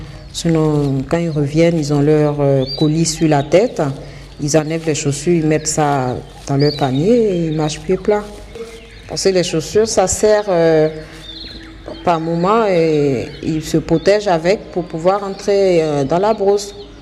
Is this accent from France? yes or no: no; Côte d’Ivoire; Je suis de la Côte d'Ivoire.